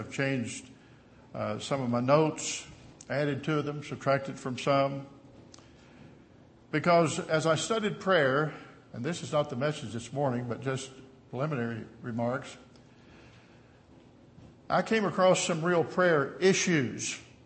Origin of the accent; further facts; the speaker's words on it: Southern United States, United States; Now, see, I'm from the South. You can tell that from you all.